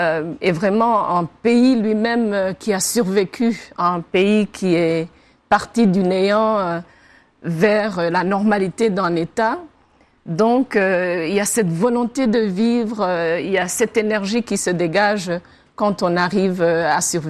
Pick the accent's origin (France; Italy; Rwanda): Rwanda; first language Kinyarwanda; French is a second language; francophonie et le Rwanda, on est membres fondateurs, on est le français et au-delà de la langue rwandaise, notre langue maternelle, le Kinyarwanda, c'est la langue étrangère la plus parlée